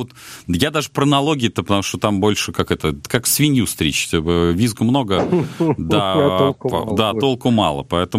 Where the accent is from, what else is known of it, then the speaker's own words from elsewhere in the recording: Moscow, Russia; понятно, что я человек из Москвы